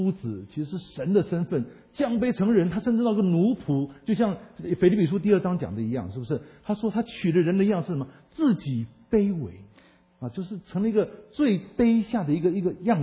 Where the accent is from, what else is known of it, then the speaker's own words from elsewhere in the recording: China; 就是说你是台湾人，我是中国人